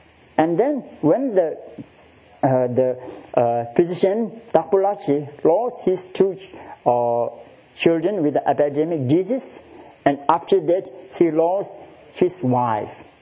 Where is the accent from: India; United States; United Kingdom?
India; born there; English is a second language; I was born in the India too.